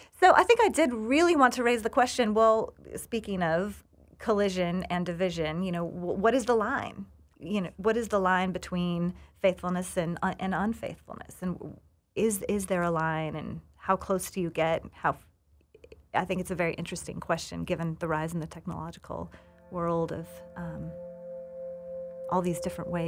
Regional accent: Arizona, United States; you know, I'm from Arizona. Do I have a right to be writing about the South?

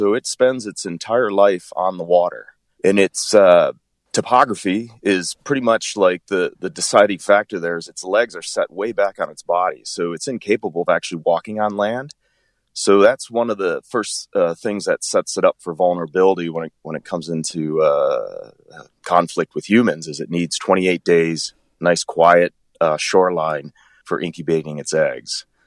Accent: Michigan, United States; So where I'm originally from, I live in the UP now, but I'm originally from Oakland County.

